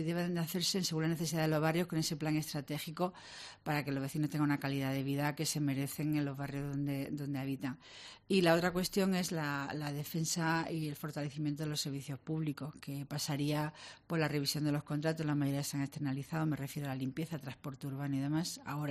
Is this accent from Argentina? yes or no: no; Granada, Andalusia, Spain; Me quedé aquí por decisión propia, yo soy de Granada, vine aquí cuando el hospital nuevo se reformó